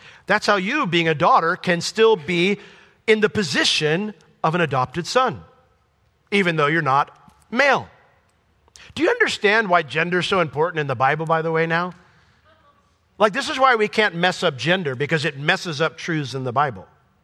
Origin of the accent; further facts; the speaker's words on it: Poughkeepsie, New York, United States; born there; when I was born in Poughkeepsie, New York Hospital, many, many years ago